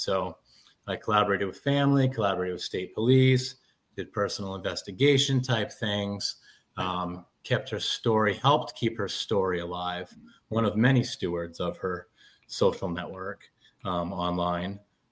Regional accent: Livermore Falls, Maine, United States; I'll get into the very beginning of kind of how this came about for me up here in Maine. I grew up in the Livermore Falls and Jay area, where Kimberly Morrow went missing.

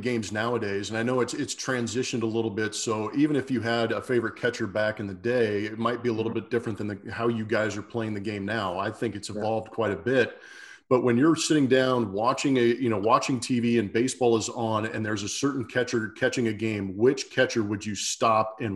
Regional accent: Los Angeles, California, United States; All right, so you're a Southern California kid like I was. I grew up in LA, you growing up in San Diego.

